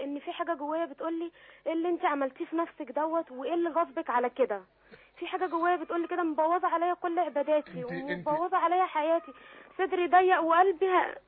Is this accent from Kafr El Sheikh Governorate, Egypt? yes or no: no; Cairo, Cairo Governorate, Egypt; انا من القاهرة.